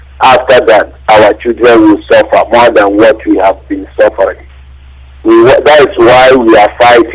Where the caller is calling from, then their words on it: South Africa; Okay, I'm calling from South Africa.